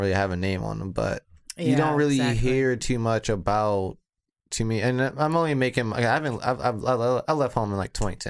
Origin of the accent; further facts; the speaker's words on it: Washington, District of Columbia, United States; Growing up in Washington, D.C.